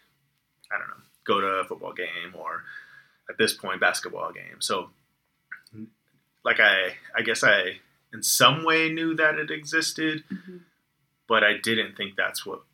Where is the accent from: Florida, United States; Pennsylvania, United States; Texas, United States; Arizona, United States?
Florida, United States; I grew up in Florida, so we had three hurricanes in a row this year